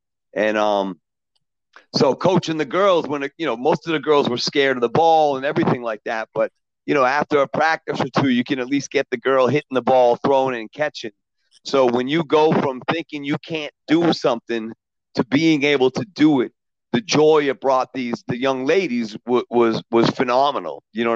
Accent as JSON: {"language": "English", "town": "Brookline", "region": "Massachusetts", "country": "United States", "tie": "born or raised there", "said": "I grew up in Brookline, so, you know, I went to grammar school and high school with basically the kids that I played sports with over the summer."}